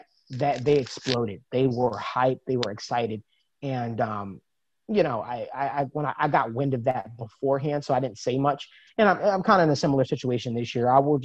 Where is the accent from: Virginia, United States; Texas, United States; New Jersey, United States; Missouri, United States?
New Jersey, United States; I mean, you know, growing up in Jersey, I've heard it all.